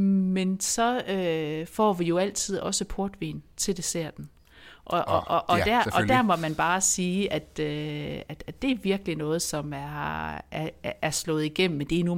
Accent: Haderslev, Region of Southern Denmark, Denmark; der hvor jeg kommer fra i Haderslev i Sønderjylland

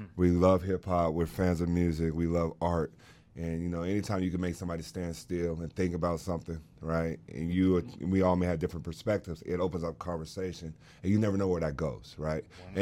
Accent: Las Vegas, Nevada, United States; I'm from East Las Vegas, and for a long time, I only repped East, and I was very proud of that.

